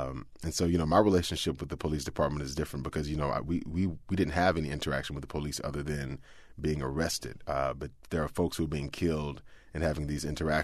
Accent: Houston, Texas, United States; I grew up outside of Houston. So I grew up sort of in the area, you know, it was working class suburbs down in Houston.

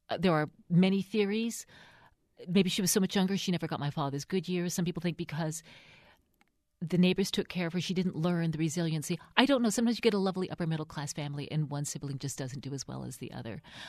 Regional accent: West Virginia, United States; accent: West Virginia; when I'm talking about living back in West Virginia, I slip back into my West Virginia accent.

